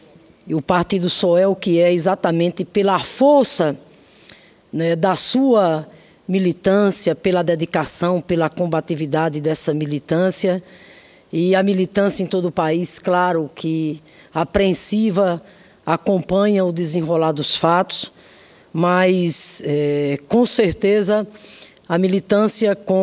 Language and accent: Portuguese; Nova Palmeira, Paraíba, Brazil; born there; Eu nasci lá no Curimataú, Seridó paraibano, lá na cidadezinha de Nova Palmeira, menina de família de origem humilde.